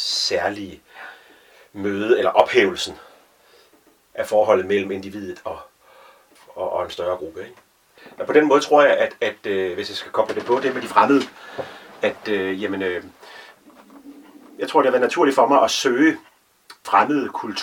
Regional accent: Herning, Central Denmark Region, Denmark; Jeg voksede op i Hernings første ghetto, tror jeg. Et socialt boligområde, beboet primært af mennesker med lav social status og korte uddannelser og høj skilsmisserate

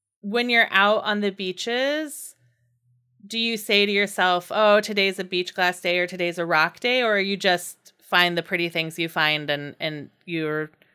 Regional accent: Indiana, United States; I grew up in Indiana.

